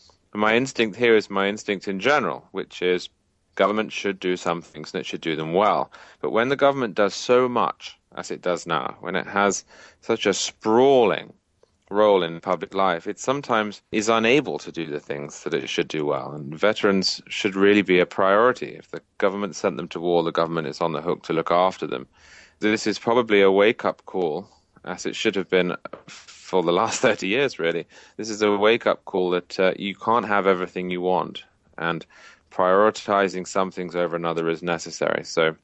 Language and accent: English; United Kingdom; I say this as a Brit